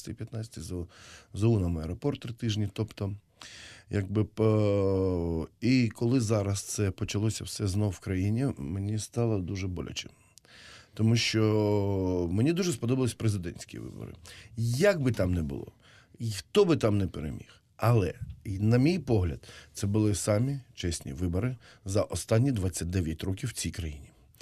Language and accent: Ukrainian; Donetsk, Donetsk Oblast, Ukraine; до війни я жив в Донецьку, я народився в Донецьку, я коренний донеччанин